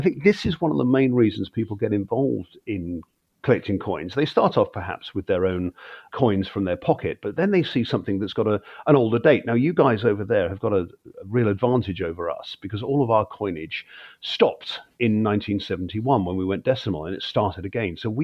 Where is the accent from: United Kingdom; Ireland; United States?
United Kingdom; Exeter, South West England; I actually collect medals to men from my hometown here of Exeter in Devon in the United Kingdom.